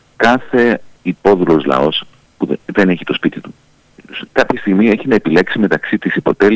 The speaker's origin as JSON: {"language": "Greek", "country": "Greece", "said": "Και όχι μόνο εμένα, επειδή είμαι Έλληνες"}